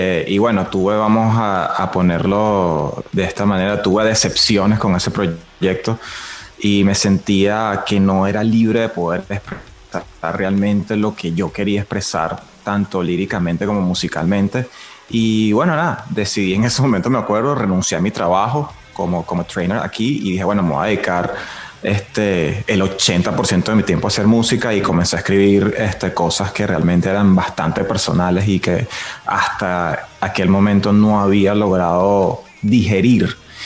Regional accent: Caracas, Capital District, Venezuela; now in Los Angeles, United States; Sí, señor, soy de Caracas.

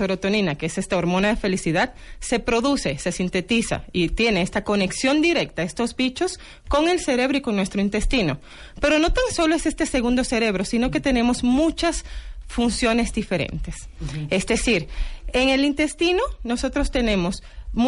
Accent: Dominican Republic; Aunque soy de República Dominicana.

